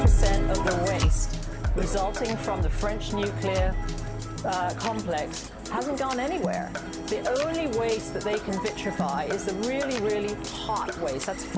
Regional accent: United Kingdom; what I, as a Brit, would call the English Channel

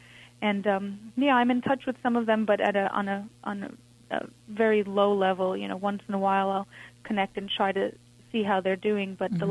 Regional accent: India; born there; I was born in India, and my family is of Iranian and Indian ancestry.

